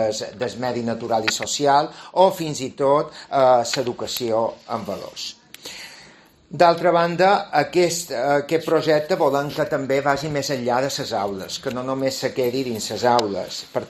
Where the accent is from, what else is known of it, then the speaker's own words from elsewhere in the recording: Andratx, Balearic Islands, Spain; Jo, com que som d'Esport d'Andrai, som de la mà